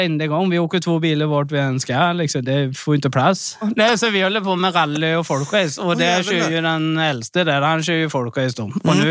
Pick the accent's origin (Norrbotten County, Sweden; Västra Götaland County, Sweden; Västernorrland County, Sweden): Västra Götaland County, Sweden; Vedum; Ja, jag är uppvuxen i Vedum och bor utanför Vara i en liten kyrkby som heter Helås.